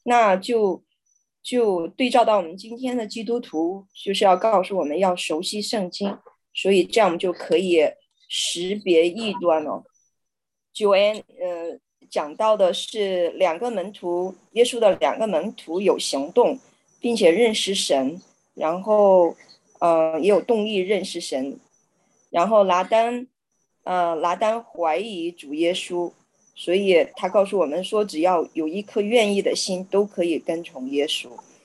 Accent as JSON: {"language": "Chinese", "region": "Sichuan", "country": "China", "said": "她也是四川人，我也是四川人"}